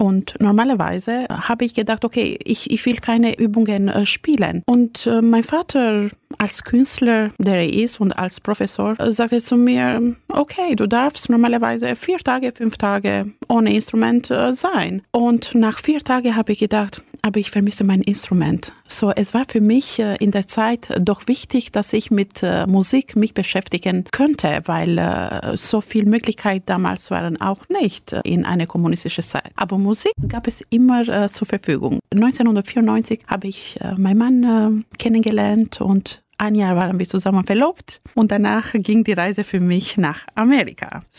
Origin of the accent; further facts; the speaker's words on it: Albania; moved away; Sie müssen verstehen, dass ich in einem sozialistisches Land aufgewachsen bin. Ich bin in Albanien aufgewachsen und bis 1995 bin ich dort geblieben.